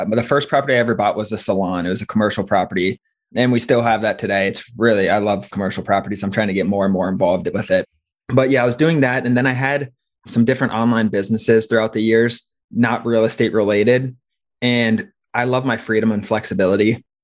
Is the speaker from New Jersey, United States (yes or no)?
no; Cincinnati, Ohio, United States; now in Tampa, United States; I'm from Cincinnati, Ohio, but last year I moved down to Tampa, Florida. And I'm in the Tampa area now.